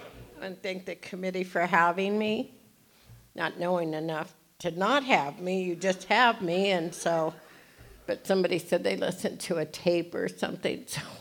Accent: Phoenix, Arizona, United States; also born or lived in Houston, Texas; But I was born in Houston, Texas, and I grew up in Phoenix

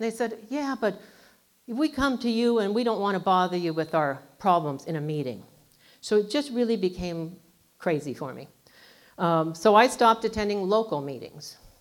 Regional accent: Phoenix, Arizona, United States; now in Yuma, United States; In late 87, we ended up in Yuma as a result of another of those God moments. I grew up in Phoenix, and Yuma was not somewhere we even liked to drive through.

